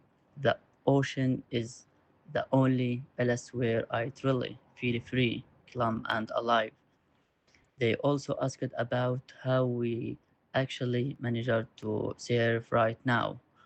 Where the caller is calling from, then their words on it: Gaza, Gaza Strip, Palestine; and I am calling from Gaza.